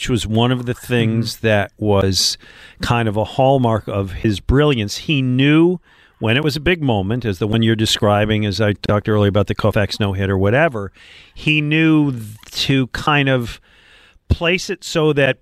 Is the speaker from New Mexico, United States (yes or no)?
no; Buffalo, New York, United States; I worked in Detroit. I grew up in Buffalo. Went to a lot of games in Boston.